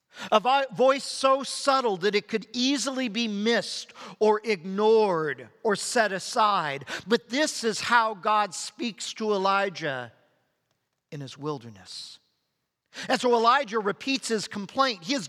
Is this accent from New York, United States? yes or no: no; California, United States; and as a Californian, I'm acquainted with such things as earthquakes.